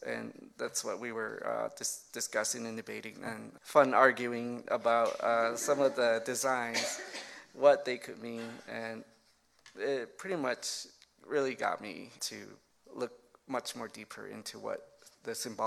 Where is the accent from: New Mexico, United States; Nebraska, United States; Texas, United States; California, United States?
New Mexico, United States; Zuni Pueblo; I come from the Pueblo of Zuni. I've been a resident there all my life.